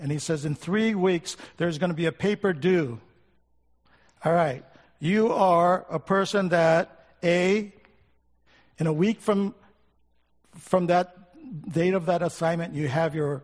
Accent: Okinawa, Japan; I grew up in Okinawa, Japan, where there was a lot of U.S. military people there.

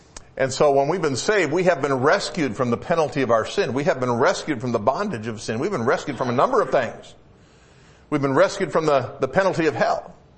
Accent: Michigan, United States; And when I was back out east, I grew up in Michigan. And I was visiting my mom

